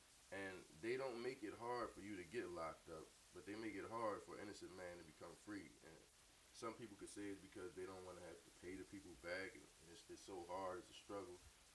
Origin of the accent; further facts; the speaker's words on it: Philadelphia, Pennsylvania, United States; I'm from Philadelphia.